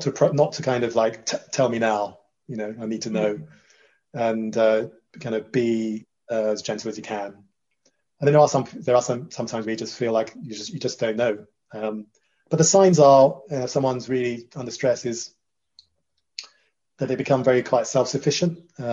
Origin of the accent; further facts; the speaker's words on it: Jamaica; I come from Jamaica